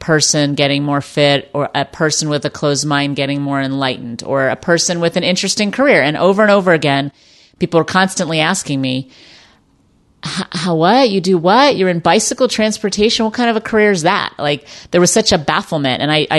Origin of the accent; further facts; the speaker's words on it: Dallas, Texas, United States; growing up in Car Culture USA in Dallas, Texas, a very chubby youth, a sedentary lifestyle